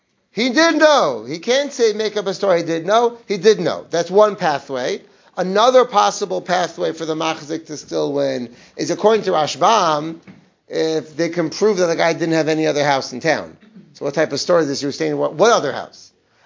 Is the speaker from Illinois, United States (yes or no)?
no; New York City, New York, United States; The little villages, I guess that's my bias, because I grew up in New York City.